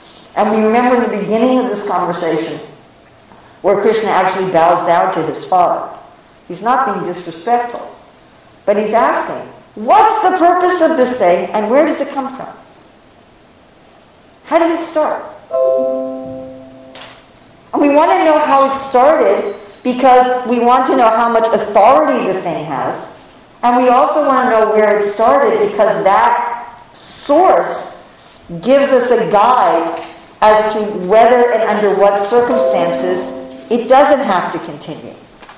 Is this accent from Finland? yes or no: yes; Finland; English is a second language; Or I think it's correct because I come from Finland and everybody does it like that.